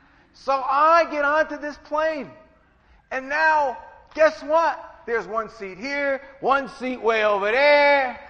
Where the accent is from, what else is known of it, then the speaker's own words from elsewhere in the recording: New Jersey, United States; but I'm from Jersey.